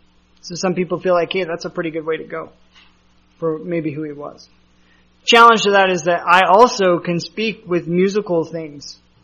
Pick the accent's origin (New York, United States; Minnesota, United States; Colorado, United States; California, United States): Colorado, United States; I grew up in Colorado, and I knew how to drive in Colorado.